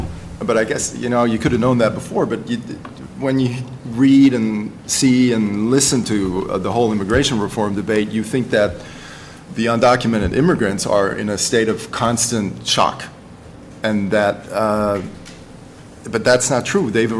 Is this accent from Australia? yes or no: no; Germany; although I'm half American, I was born and raised in Germany, so I have a German perspective on this.